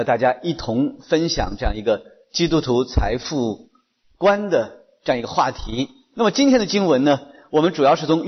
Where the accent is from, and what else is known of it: China